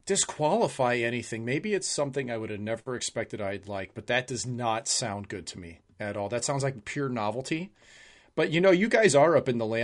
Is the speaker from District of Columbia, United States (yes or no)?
no; St. Louis, Missouri, United States; I absolutely love all dressed chips, and I can't find them in my hometown of St. Louis.